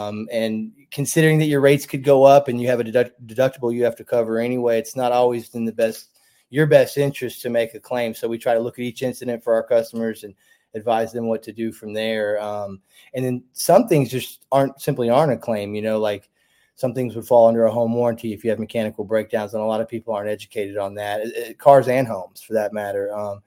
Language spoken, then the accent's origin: English; Florida, United States; also born or lived in Atlanta / Birmingham / Calera; I grew up in South Florida, me personally. Lived in Atlanta, lived in Birmingham, lived in Calera before this